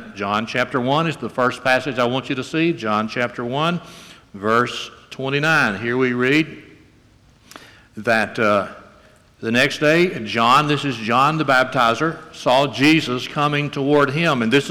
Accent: Bible Belt, United States; When I was a young man, this was not so countercultural. I grew up here in the Bible Belt.

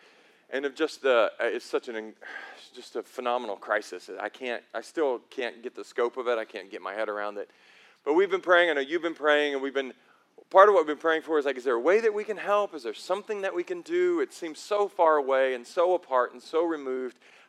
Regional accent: the South, United States; I'm from the South. I'm from here, y'all.

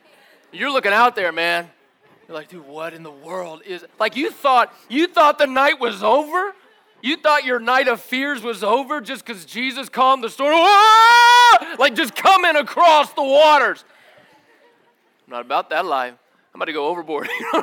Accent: Tennessee, United States; I don't know why I slipped into the country twang when I said that. I meant no disrespect, all right? I grew up in East Tennessee.

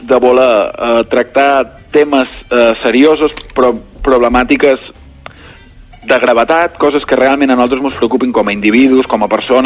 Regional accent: Balearic Islands, Spain; now in Barcelona, Spain; jo sóc mallorquí, professionalment exiliat a Barcelona, però mallorquí

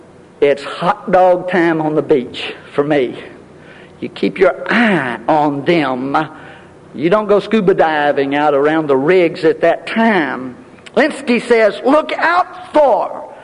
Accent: San Marcos, Texas, United States; And I grew up in San Marcos, Texas

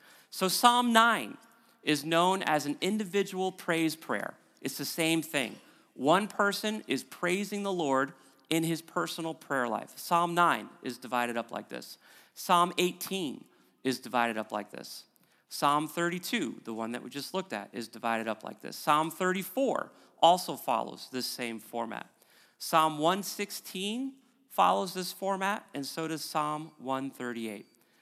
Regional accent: Preston, North West England, United Kingdom; I'm a stranger in my own hometown. I'm from Preston, but I haven't been here in a long time.

